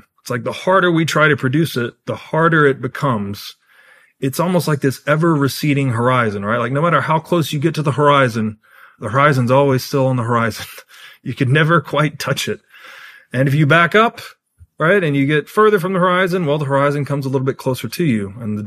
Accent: Tennessee, United States; So I grew up in Tennessee. If I, most of my buddies in Tennessee

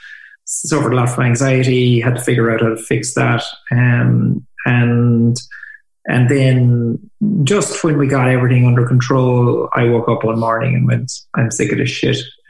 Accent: Ireland; As Irish people.

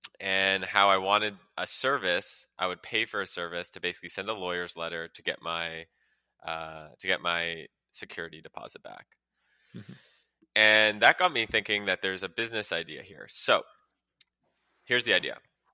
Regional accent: Montreal, Quebec, Canada; I grew up in Montreal

